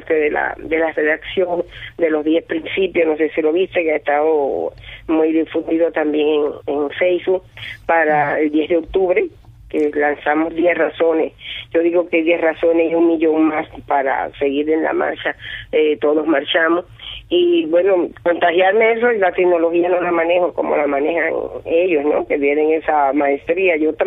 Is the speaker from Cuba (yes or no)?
yes; Cuba; moved away; desde el año 1998... que salí ya definitivamente de Cuba, entonces. Uh-huh. La última vez que volví, fui de visita en el 98, porque ya no vivía en Guantánamo. De Guantánamo salí en 1992.